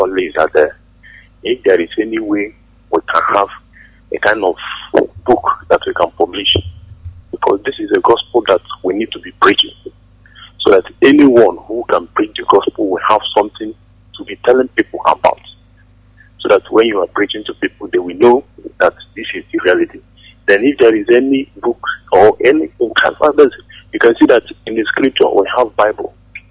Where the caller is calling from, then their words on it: Enugu State, Nigeria; I'm calling from Enugu State.